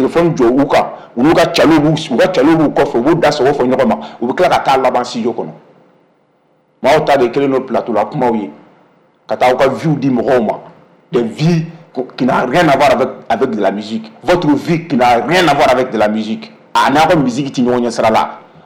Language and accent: French; Mali; Moi, je suis un Malien.